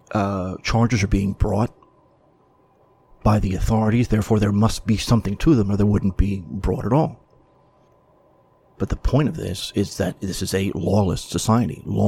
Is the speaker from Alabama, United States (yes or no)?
no; New York City, New York, United States; I grew up in the New York media market, New York City, and I was a kid when he first came to prominence